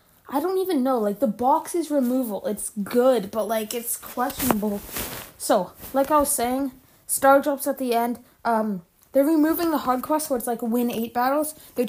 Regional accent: Canada; and I'm Canadian, so that's like $150.

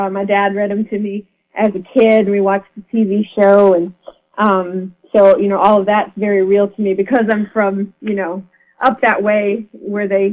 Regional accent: St. James, Minnesota, United States; So I'm from St. James, Minnesota

